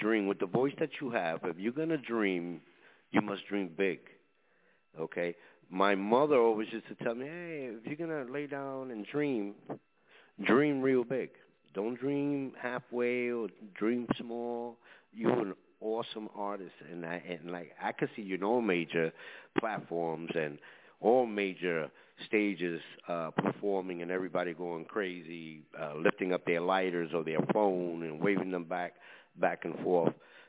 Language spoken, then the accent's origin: English; Bronx, New York, United States; You know, I'm from New York. I'm from the Bronx. So every corner has a Chinese restaurant or a Japanese restaurant somewhere underneath the L.